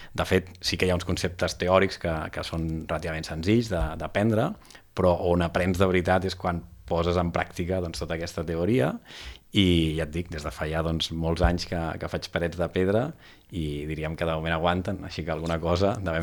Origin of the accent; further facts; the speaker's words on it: Barcelona, Catalonia, Spain; also born or lived in Priorat; Doncs jo sóc a meitat del Priorat, meitat de Gràcia, de Barcelona, 50-50.